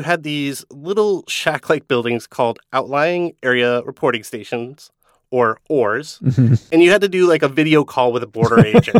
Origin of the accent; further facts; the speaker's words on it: Minnesota, United States; And for me, growing up in Minnesota, I actually always tended to picture this notch as a piece of land